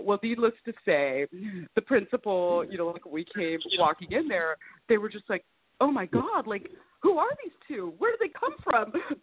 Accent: Melba, Idaho, United States; also born or lived in Caldwell; I was born in Caldwell. And then my sister and I grew up in Melba, which is like a really small farming community. It's like really, really small. It's like out in the middle of nowhere.

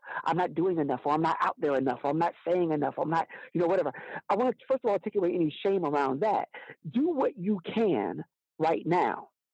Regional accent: Alabama, United States; My grandmother, I'm from Alabama.

